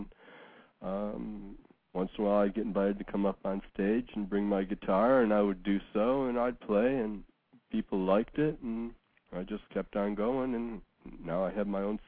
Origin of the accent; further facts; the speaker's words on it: Detroit, Michigan, United States; So growing up in Detroit, I was just exposed to everything. And in Detroit, all the kids played in bands.